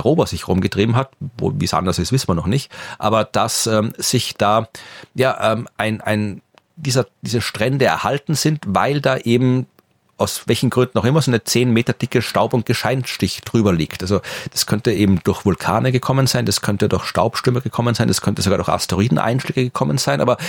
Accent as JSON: {"language": "German", "town": "Furth bei Göttweig", "region": "Lower Austria", "country": "Austria", "tie": "born or raised there", "lives_now": "Vienna, Austria", "said": "aufgewachsen bin ich aber in Furt bei Göttweig auf der nördlichen Donauseite."}